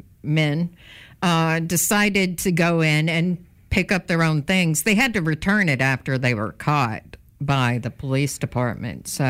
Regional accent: Theodore, Alabama, United States; I grew up in Theodore

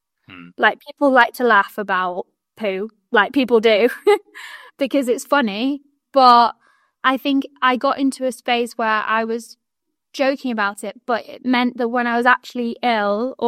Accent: Warrington, North West England, United Kingdom; we suggested doing it around Alder Hey or like in that sort of like northwest area, which is where I'm from Warrington.

